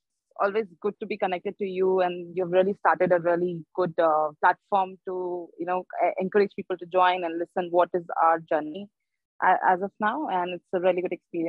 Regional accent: India; English is a second language; moved away as an adult; now in Hong Kong; I am from India and I'm based in Hong Kong. I moved here for like almost 4 years back.

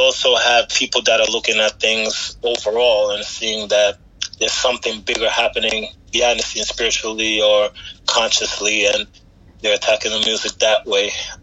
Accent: New York, United States; born there; Well, I'm born in New York, but my family's from Jamaica. I'm a first generation New Yorker, as they would say in my family.

